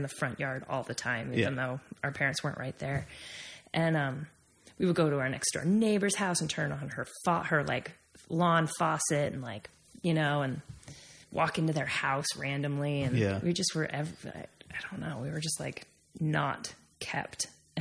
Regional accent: Maine, United States; also born or lived in Florida; part, I'm a Mainer or at least a New Englander.

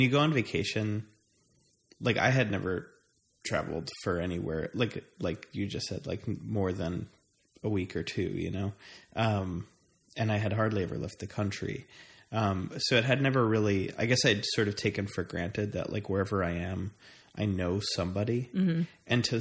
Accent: New York, United States; I'm from Long Island.

